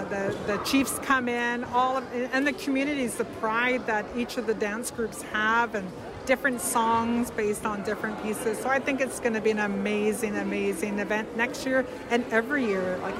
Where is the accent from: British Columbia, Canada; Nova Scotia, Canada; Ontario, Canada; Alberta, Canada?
British Columbia, Canada; now in Vancouver, Canada; Originally Loch Balams in Haida Gwaii. I live in Vancouver and part-time here up in the beautiful Naas Valley.